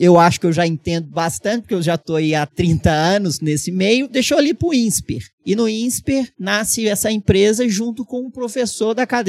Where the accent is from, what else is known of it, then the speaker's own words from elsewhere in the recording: Minas Gerais, Brazil; Carioca do Brejo, eu também sou mineiro